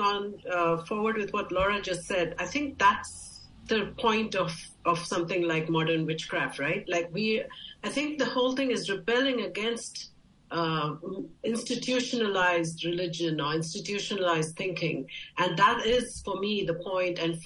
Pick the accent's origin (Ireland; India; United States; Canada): India; So for us, growing up in India, the supernatural was everywhere and magic was everywhere.